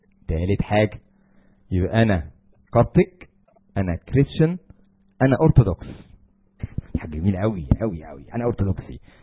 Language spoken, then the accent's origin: Arabic; Egypt; بس احنا عندنا في مصر موجوده، يعني عادي عادي جدا